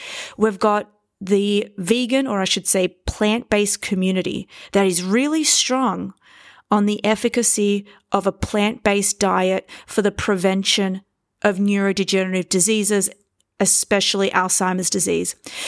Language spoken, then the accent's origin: English; Sydney, New South Wales, Australia; now in New York, United States; because I'm currently recording this from Sydney, Australia. I frequent Sydney quite often. It's my hometown. I live in New York, but I come back here every now and then.